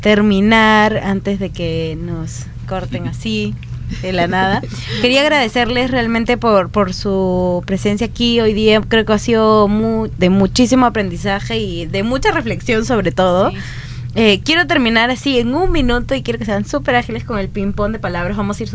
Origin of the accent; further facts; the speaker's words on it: Peru; y sí, soy peruano porque